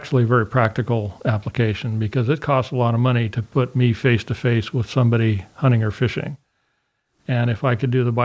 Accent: Reno, Nevada, United States; moved away as an adult; I was born and raised in Reno, Nevada. And lived there in Nevada most of my life until 2003 when I moved here.

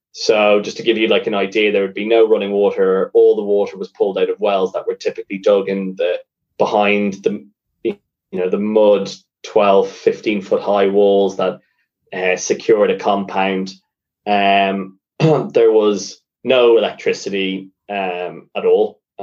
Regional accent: Ireland; And being Irish, and, you know, being someone who has a, you know, sort of translucent eel-like, you know, skin tone that we Irish

